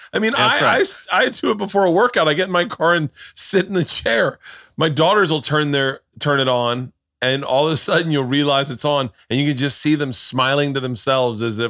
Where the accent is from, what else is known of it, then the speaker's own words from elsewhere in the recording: Florida, United States; Yeah, I was the same way because I grew up in Florida.